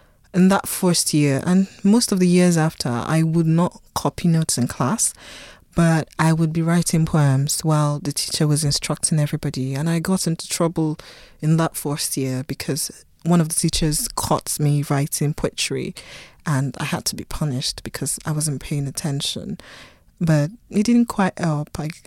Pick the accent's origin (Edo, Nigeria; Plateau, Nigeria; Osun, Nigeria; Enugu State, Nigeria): Osun, Nigeria; Ilesha; also born or lived in Lagos / Ile-Ife; I was born in Lagos, Nigeria, and after a while my parents moved to a city called Ilesha, where Most of Stay With Me is set. And then again we moved again to a city called Ilefe, about 30 minutes from Ilesha, which is a university town. My mother is a doctor.